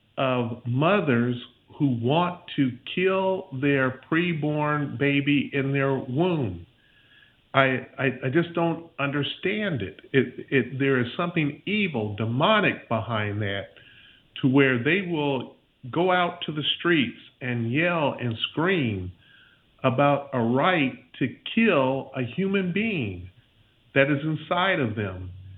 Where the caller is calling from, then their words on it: Pensacola, Florida, United States; I'm calling from Pensacola, Florida.